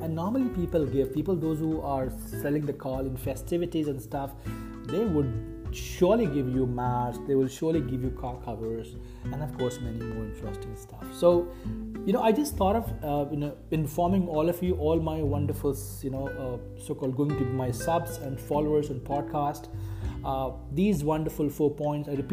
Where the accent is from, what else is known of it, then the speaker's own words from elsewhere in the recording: India; Now, I'm sure we being an Indian, we already have a lot of followers, a lot of festivals, a lot of culture, spiritual stuff in India.